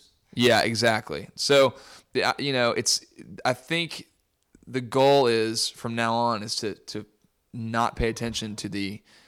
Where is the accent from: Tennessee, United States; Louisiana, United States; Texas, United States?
Tennessee, United States; Nashville; I am from Nashville, Tennessee.